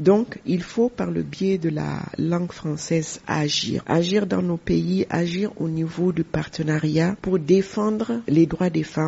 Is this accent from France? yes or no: no; Niger; moi je suis du Niger